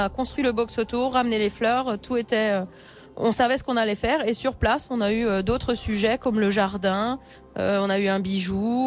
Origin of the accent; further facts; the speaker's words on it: Grand Est, France; Alors je viens d'Oberdorf-Hiltal, ouais. Dans le Sungo, c'est en Alsace.